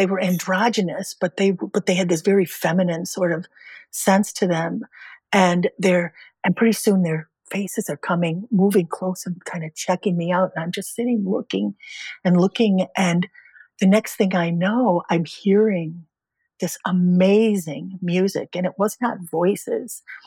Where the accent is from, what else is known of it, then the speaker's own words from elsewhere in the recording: Chicago, Illinois, United States; Now, I grew up in Chicago.